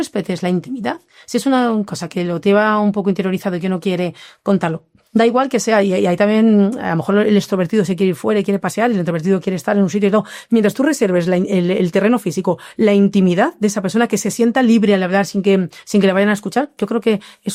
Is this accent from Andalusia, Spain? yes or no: no; Madrid, Community of Madrid, Spain; yo no soy zamorana, es mi madre la que es de Zamora. Me encantaría ser zamorana, pero no soy zamorana, soy de Madrid.